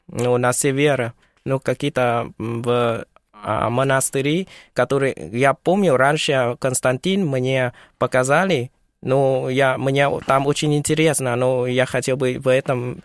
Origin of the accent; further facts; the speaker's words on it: Vietnam; Russian is a second language; now in Russia; Я приехал из Вьетнама, там всегда тепло, а ваша зима для меня это очень тяжело.